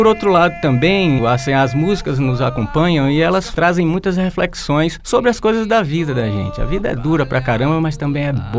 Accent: Bahia, Brazil; principalmente no interior da Bahia, de onde eu venho, sabia de tudo da cidade através dos programas de rádio

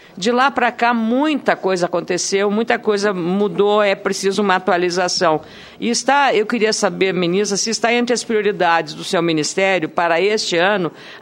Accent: Lagoa Vermelha, Rio Grande do Sul, Brazil; born there; A minha cidade, Lagoa Vermelha, onde eu nasci lá no Rio Grande do Sul, tem 40 mil habitantes, tá?

